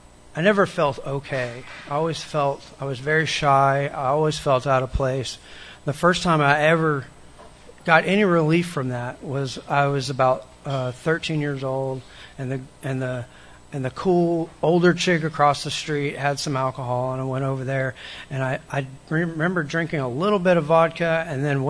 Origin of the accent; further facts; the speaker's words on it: Austin, Texas, United States; I grew up in Austin. To a very religious household. We moved around a lot.